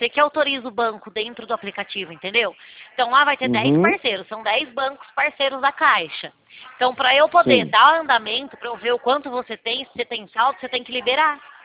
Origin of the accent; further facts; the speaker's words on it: Araras, São Paulo, Brazil; Eu, na verdade, sabe de onde eu sou? De Araras.